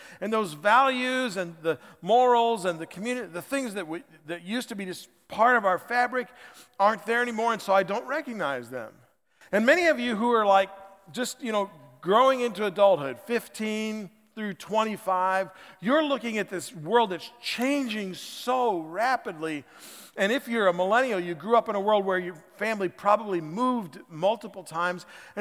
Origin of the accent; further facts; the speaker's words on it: United States; people in Australia said that my accent was too neutral to be from America.